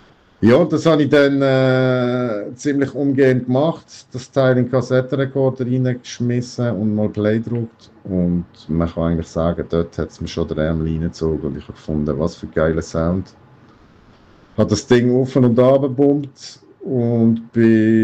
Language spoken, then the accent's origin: German; Augst, Basel-Landschaft, Switzerland; Also zu mir, ich bin aufgewachsen in August, Basel-Land.